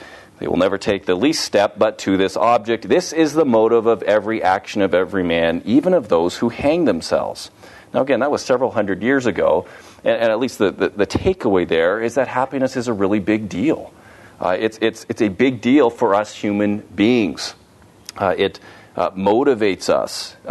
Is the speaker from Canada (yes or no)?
yes; Canada; And number five, Canada, which makes me happy since I'm a Canadian citizen.